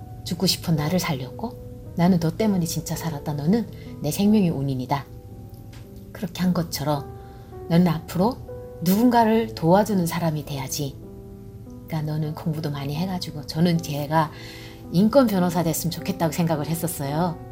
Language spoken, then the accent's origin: Korean; North Korea; 나는 이제 탈북자니까